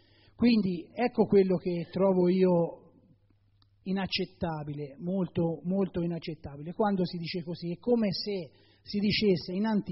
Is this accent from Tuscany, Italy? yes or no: yes; Montefoscoli, Tuscany, Italy; quello di Montefoscoli, che è il mio paese